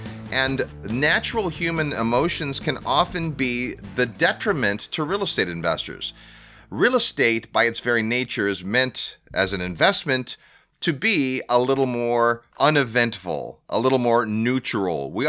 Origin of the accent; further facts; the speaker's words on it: California, United States; You know, Russ and I hail originally from Silicon Valley